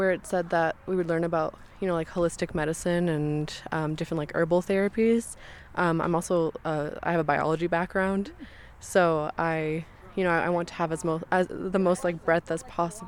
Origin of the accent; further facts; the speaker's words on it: Boston, Massachusetts, United States; you know, I'm from Boston, so I haven't really been in touch with my farm side